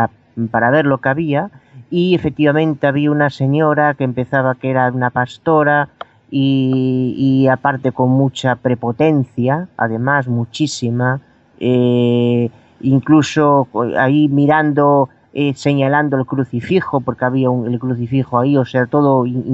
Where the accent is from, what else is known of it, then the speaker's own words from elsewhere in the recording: Vigo, Galicia, Spain; aquí en Vigo, yo soy de Vigo